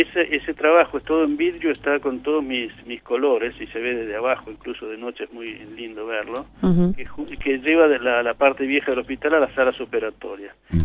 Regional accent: Uruguay; yo, como todo uruguayo, tengo la marca de Torres García grabada a fuego

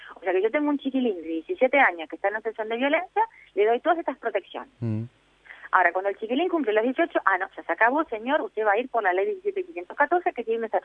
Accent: Uruguay; ciudadanos somos todos, uruguayos somos todos

